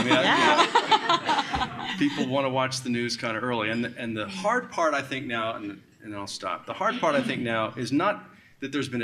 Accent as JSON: {"language": "English", "region": "Pennsylvania", "country": "United States", "tie": "born or raised there", "said": "I grew up outside Philadelphia."}